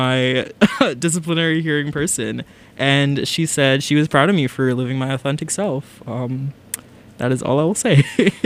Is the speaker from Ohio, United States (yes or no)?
no; New York, United States; now in Boston, United States; Maybe it's because I'm from New York, but I kind of hate it here.